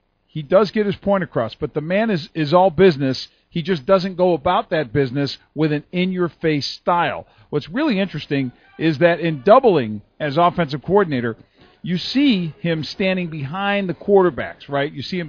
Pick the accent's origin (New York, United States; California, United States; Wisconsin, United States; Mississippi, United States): New York, United States; Although I grew up in Central New York State, my favorite childhood team was the Los Angeles Rams